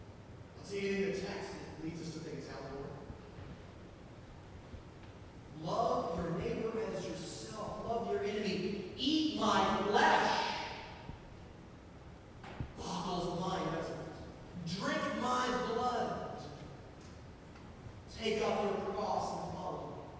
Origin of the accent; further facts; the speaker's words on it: Ohio, United States; And I know it's really it's that I'm American and I'm from Ohio, white, middle class suburban.